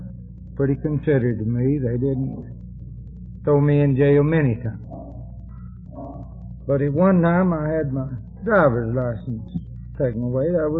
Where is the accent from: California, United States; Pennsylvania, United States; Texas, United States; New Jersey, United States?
Texas, United States; born there; I was born in West Texas and became an alcoholic